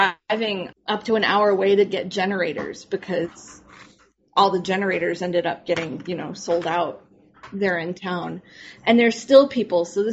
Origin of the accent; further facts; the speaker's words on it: Tucson, Arizona, United States; also born or lived in Wisconsin; No, we grew up in Tucson, Arizona. And then I went to college in Wisconsin.